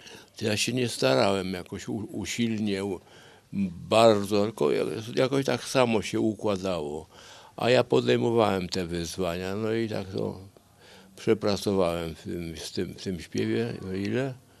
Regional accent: Włocławek, Kuyavian-Pomeranian Voivodeship, Poland; also born or lived in Szczecin / Łódź / Warsaw; Ja się urodziłem w Szczecinie. Chrzczony byłem w Łodzi i na własnych nogach do chrztu szedłem, a potem mieszkaliśmy trochę w Łodzi, trochę w Warszawie i osiedlili się rodzice na stałe we Włocławku i tam skończyłem ogólniaka.

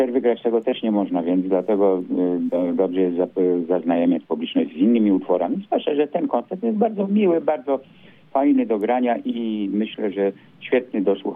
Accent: Gdańsk, Pomeranian Voivodeship, Poland; przecież w końcu urodziłem się w Gdańsku, z Gdańskiem jestem związany. Czuję się ciągle gdańszczaninem

